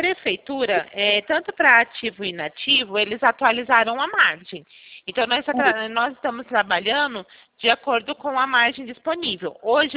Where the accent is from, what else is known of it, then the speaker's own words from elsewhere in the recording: Araraquara, São Paulo, Brazil; Eu sou de Araraquara, porém eu estou trabalhando em São Carlos. Mas eu sou de Araraquara.